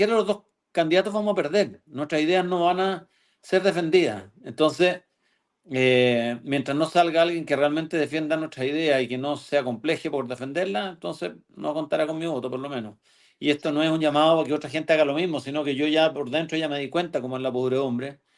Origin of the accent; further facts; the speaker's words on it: Chile; a nosotros, como meros chilenos